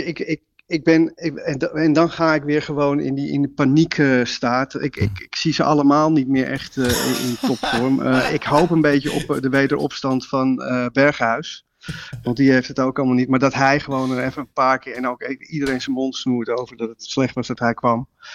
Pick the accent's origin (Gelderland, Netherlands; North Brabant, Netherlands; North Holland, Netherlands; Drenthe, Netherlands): North Holland, Netherlands; Amsterdam; accent: Jordanees; Maar het is met mijn beetje Jordanees tongval ingesproken.